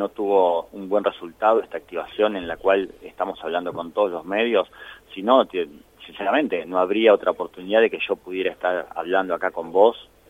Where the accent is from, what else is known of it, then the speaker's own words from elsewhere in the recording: Jujuy, Argentina; Somos de la provincia de Jujuy, yo soy jujeño